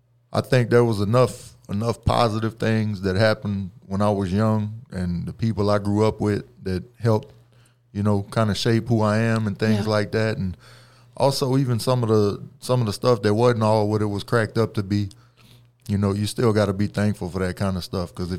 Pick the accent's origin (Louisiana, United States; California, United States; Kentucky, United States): Louisiana, United States; Franklin; I'm from Franklin, Louisiana, a small town south of Lafayette, kind of in the middle of everything, in the middle of Cajun country.